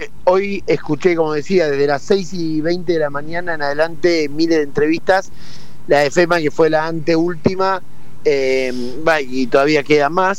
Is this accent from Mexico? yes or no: no; Argentina; esta noticia que nos enorgullece mucho como argentinos